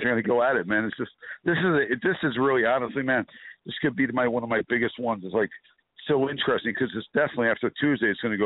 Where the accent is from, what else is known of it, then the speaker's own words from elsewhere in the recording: Philadelphia, Pennsylvania, United States; Philadelphia's my home state.